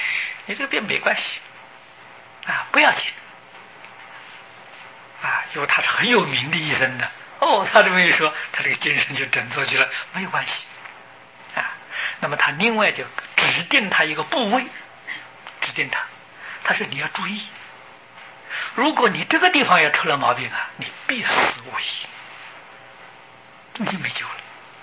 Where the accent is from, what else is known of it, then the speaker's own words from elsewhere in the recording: China; 我们中国人说了，病入膏肓啊，那个没法子救啊。